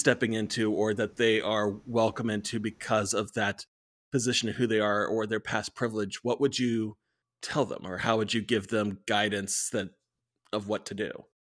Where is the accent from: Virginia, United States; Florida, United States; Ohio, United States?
Florida, United States; Tallahassee; I'm very tempted to talk to you about Thomasville because I'm from Tallahassee, so right down the road from you.